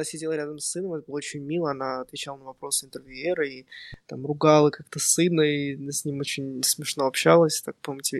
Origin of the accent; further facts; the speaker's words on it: Russia; Да, тем более мы из России, мы